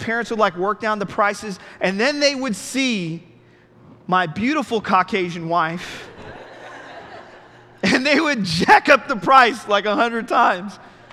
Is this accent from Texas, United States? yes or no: yes; Dallas, Texas, United States; And so I grew up in Dallas, and Dallas was my home.